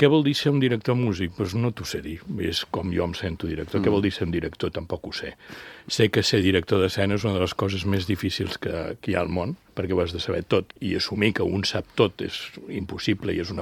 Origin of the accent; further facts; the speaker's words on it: Lloret de Mar, Catalonia, Spain; la festa major del meu poble, de Lloret